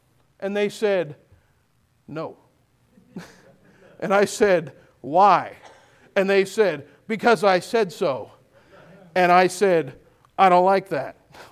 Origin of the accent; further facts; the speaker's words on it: Moncton, New Brunswick, Canada; I grew up in Moncton, New Brunswick